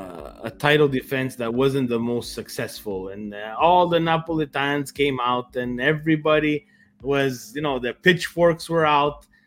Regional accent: Montreal, Quebec, Canada; born there; my parents were born in Calabria. I was born in Canada.

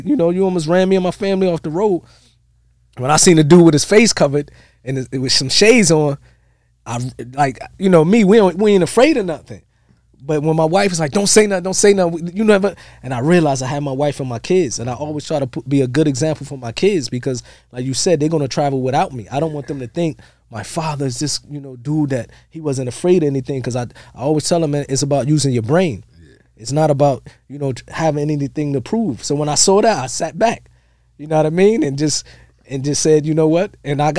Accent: United States; now in Saudi Arabia; okay, we're American, so we have something you don't have, and we going to extra American out.

